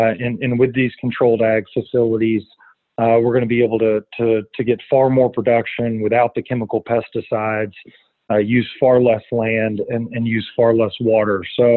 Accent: Kentucky, United States; also born or lived in New York / Washington, D.C.; Yeah, so I'm from Kentucky, a state in the U.S. that is known for coal mining, one of the largest coal producing states in the U.S. And I grew up here and I spent about 10 years in New York and D.C.

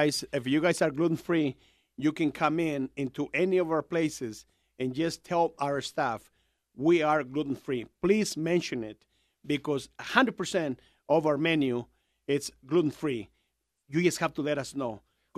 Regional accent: León, Guanajuato, Mexico; also born or lived in Michoacán; now in Reno, United States; I born in Michoacán, Mexico, raised in León, Guanajuato, Mexico, and became a bad boy in Reno, Nevada.

